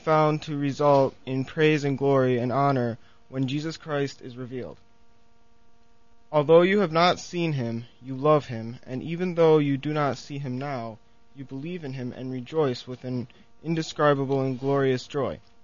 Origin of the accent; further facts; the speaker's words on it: Chicago, Illinois, United States; Chicago, Illinois.